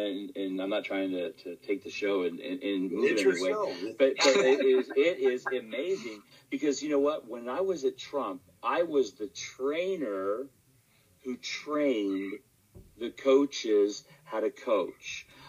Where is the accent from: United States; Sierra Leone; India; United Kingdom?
United States; Salt Lake City, Utah; I'm LDS. I'm Mormon. Yep. You know, I come from Salt Lake City.